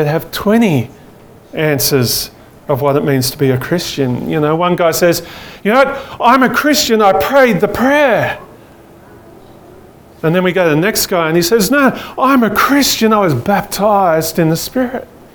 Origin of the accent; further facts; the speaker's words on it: Bathurst, New South Wales, Australia; I grew up in Bathurst wearing Ugg boots, like driving Taranas.